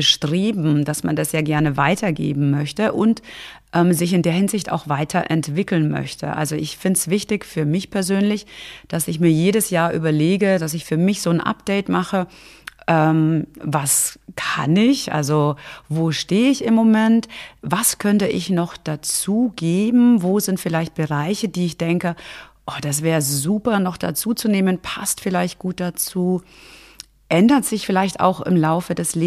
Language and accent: German; Bavaria, Germany; Also original komme ich aus der Nähe von Nürnberg, aus einer ganz kleinen Stadt.